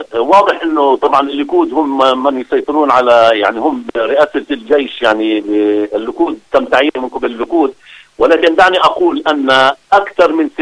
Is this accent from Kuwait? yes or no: no; Palestine; علينا كفلسطينيين